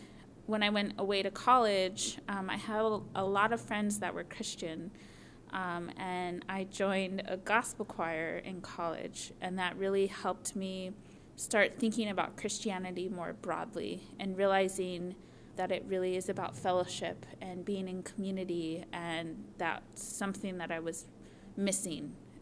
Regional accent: Pine Ridge, South Dakota, United States; Well, I was raised on the Pine Ridge Reservation, and my parish was the Sacred Heart Parish, which is located right in the town of Pine Ridge.

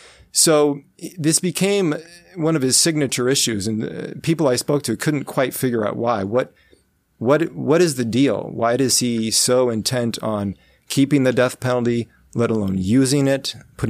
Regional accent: Omaha, Nebraska, United States; The governor, Catholic governor Pete Ricketts from my hometown, Omaha, he vetoed the repeal

